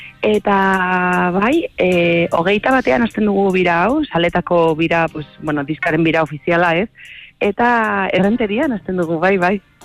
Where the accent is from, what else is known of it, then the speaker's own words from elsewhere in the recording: Lumbier, Navarre, Spain; Ilunberrikoa, bai.